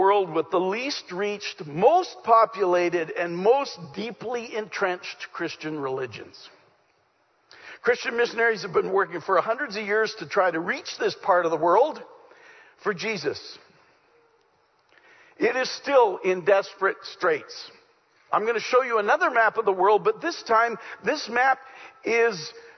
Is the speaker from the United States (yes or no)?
no; Saskatchewan, Canada; when I was a kid, growing up in Saskatchewan, we were introduced to a brand new ethnic food.